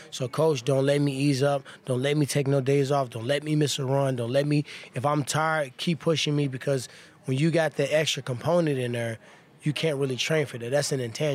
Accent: Ferguson, Missouri, United States; Yeah, you know, I'm from Ferguson, obviously. I grew up on the street where the riots happened at.

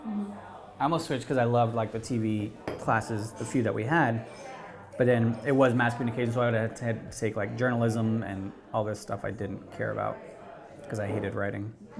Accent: Gloucester, Virginia, United States; I did most of my growing up in Virginia, in Gloucester, Virginia.

